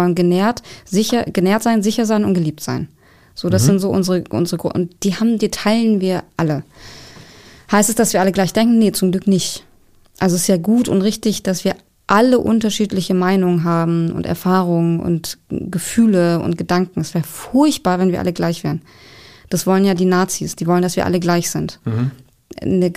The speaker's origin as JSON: {"language": "German", "region": "Southern Germany", "country": "Germany", "said": "ich komme aus dem Süden"}